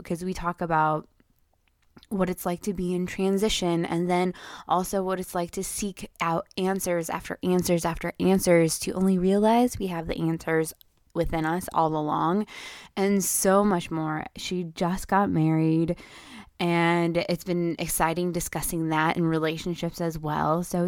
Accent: Iowa, United States; Yes, if you did not know, I grew up in Iowa originally, but I really identify the Midwest because I had a lot of family in pretty much every state in the Midwest.

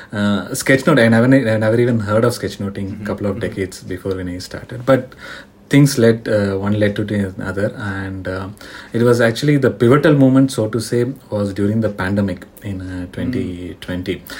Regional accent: India; I'm from India.

